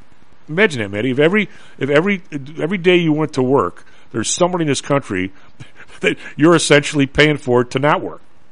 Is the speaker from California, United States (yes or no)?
no; Evergreen Park, Illinois, United States; I grew up in Evergreen Park, and a little bit of a history for listeners that are all over the country.